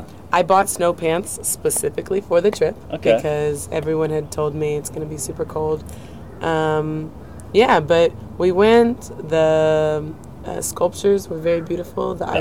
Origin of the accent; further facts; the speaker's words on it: Houston, Texas, United States; I'm from Texas, from Houston. Houston, Texas, yeah. So much further south than you guys.